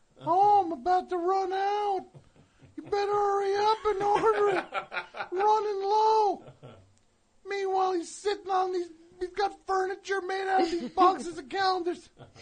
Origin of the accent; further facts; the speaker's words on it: Highland Park, New Jersey, United States; also born or lived in Guam; I was born in Guam. I'm not from Guam. From New Jersey. Highland Park, baby.